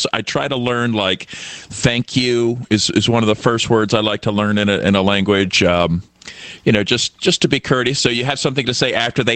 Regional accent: United States; well, is that just because I'm an American

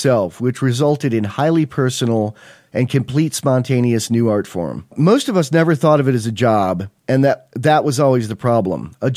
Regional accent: Buffalo, New York, United States; I grew up near Buffalo, New York, and by the time I was 10 in, you know, 74

